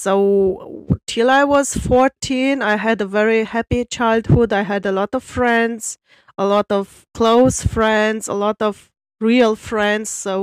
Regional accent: Brasov, Brașov County, Romania; now in Frankfurt, Germany; I am a teacher in Frankfurt, Germany, but I'm originally from Romania, from Brasov, from the beautiful city of Brasov, which is in Transylvania.

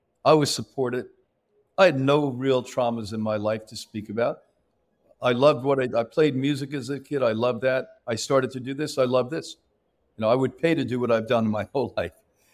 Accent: New York, United States; when I was growing up in New York, men just had to be able to be good cursers, good spitters, and nasty.

